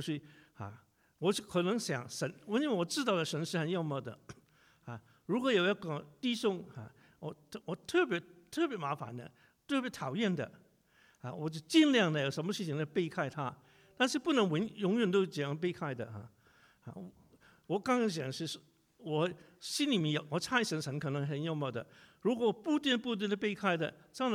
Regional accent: China; 我们中国人来讲呢、啊在国内也稍微好一点

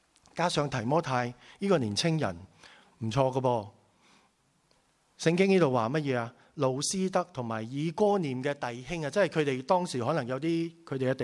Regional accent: China; 我哋都係中國人，好多中國人嘅文化。就算你嚟咗幾個月又好嚇，嚟咗十幾年都好，你都仲係保持住一啲嘅中國人嘅文化嘅。雖然你嚟咗係一個西方嘅國家

